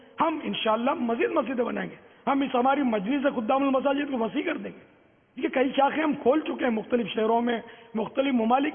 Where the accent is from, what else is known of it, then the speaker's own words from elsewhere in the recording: Karachi, Sindh, Pakistan; born there; میری تو پیدائش ہی پاکستان میں ہوئی ہے. باب المدینہ میں پیدا ہوا ہوں. پاکستان بننے کے بعد سن 50 میں یا 51 میں اس طرح کچھ ہے میری پیدائش باب المدینہ.